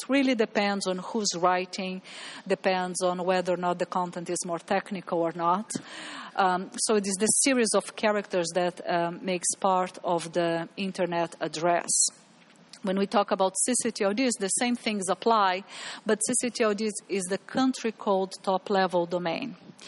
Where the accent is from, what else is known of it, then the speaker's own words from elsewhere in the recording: Brazil; English is a second language; So, for example, I am originally from Brazil.